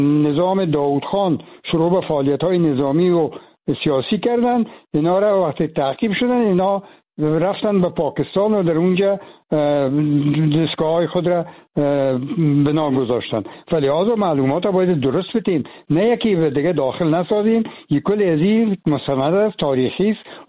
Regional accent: Afghanistan; moved away; من از افغانستان چیز بر آمدیم

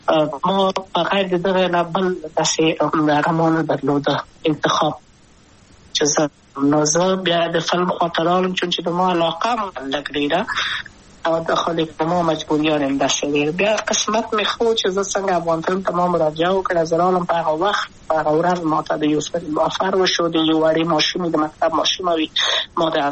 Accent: Kabul, Afghanistan; also born or lived in Wardak; د کابل په تخته پل سیمه کې یم او لویا شویم کابل کې هم مکتب می دولسمه په کابل خار خیرخانه می نهلی سی مریم کې ما هلته دولسمه پورې پر زده کړې وکړې.

